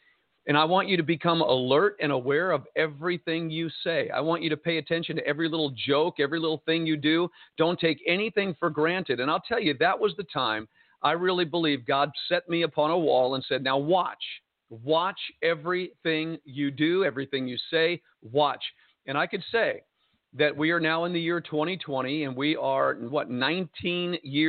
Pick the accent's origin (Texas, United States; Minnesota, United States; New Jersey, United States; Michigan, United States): New Jersey, United States; Jersey City; And being born and raised in Jersey City, I took my plane and flew it out of Newark. And I flew over Jersey City